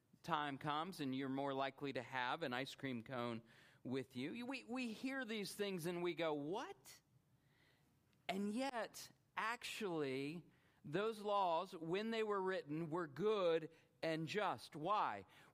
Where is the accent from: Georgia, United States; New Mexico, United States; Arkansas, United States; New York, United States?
Georgia, United States; Atlanta; now in Alabama, United States; Y'all know I grew up in the Atlanta area, and one of the reasons I left is because you cannot tie a giraffe to a telephone pole.